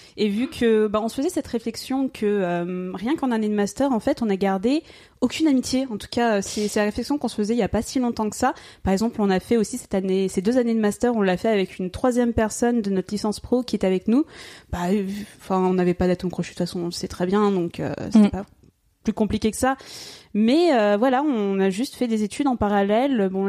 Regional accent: Nouvelle-Aquitaine, France; Alors j'ai grandi en Poitou-Charentes, mais je suis née à Paris.

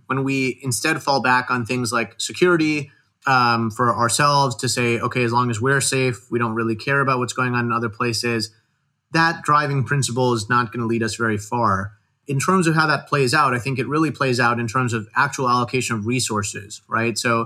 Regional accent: India; born there; I'm Indian of background. I was born in India. I go back there often.

